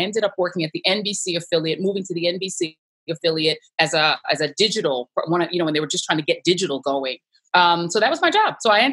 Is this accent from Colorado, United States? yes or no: yes; Denver, Colorado, United States; So I grew up in Denver, Colorado. Originally, of course, being a West Indian child, I was going to be a doctor.